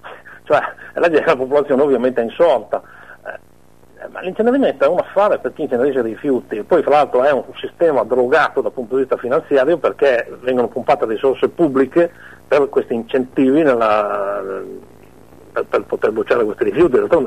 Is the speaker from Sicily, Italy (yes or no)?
no; Mantua, Lombardy, Italy; io non sono né di Parma neanche emiliano, sono di Mantova